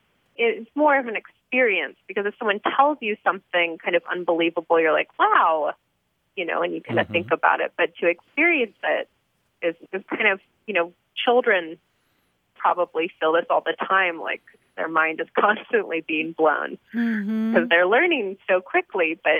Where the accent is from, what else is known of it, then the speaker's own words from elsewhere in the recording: Seattle, Washington, United States; I'm from Seattle, so I'm kind of a hippie